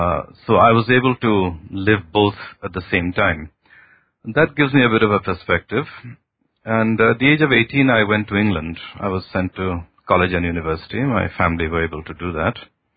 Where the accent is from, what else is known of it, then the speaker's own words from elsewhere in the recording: Kolkata, West Bengal, India; I come from the Indian subcontinent. I was born in Calcutta, and I spent my early life in India